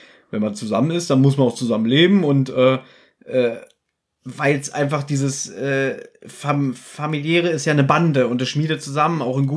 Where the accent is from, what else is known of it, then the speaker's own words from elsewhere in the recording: Berlin, Germany; born there; Ich bin in Berlin geboren. Und bin hier allein in dieser großen Stadt.